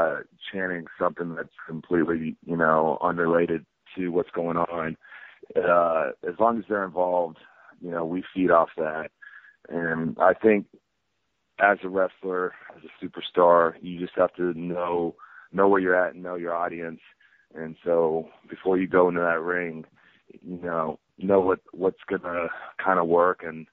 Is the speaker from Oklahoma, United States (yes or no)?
yes; Oklahoma, United States; You know, growing up in Oklahoma, my high school team was, like, a very renowned, very good